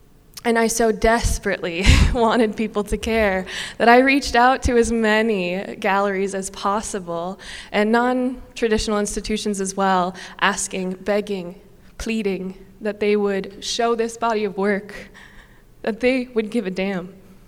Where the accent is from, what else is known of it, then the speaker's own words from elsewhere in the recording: Fergus Falls, Minnesota, United States; I grew up in Fergus Falls.